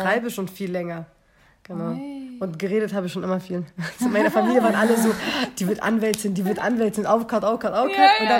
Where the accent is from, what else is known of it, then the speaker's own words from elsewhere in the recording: Berlin, Germany; Nein, wir sind Berliner, wir sind stolz drauf. Nice. Berlin bleibt hart, weißt du? Represent. Ja. Ich komme aus dem Wedding. Das ist meine Ecke.